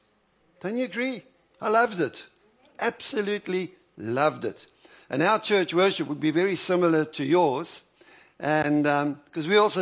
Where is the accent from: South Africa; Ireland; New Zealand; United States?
South Africa; We're originally from South Africa. I see we've got some other African brothers and sisters here.